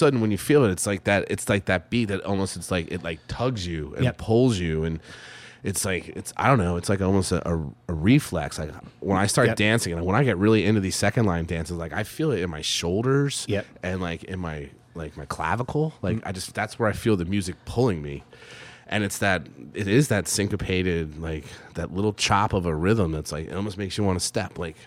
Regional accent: Pennsylvania, United States; now in New Orleans, United States; I knew some from where I grew up in Pennsylvania. That was one of the reasons why I came down here.

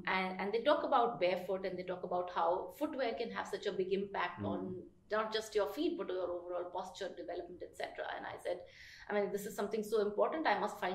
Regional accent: Kolkata, West Bengal, India; Well, I grew up in Calcutta with a mother who was a teacher and was very strict.

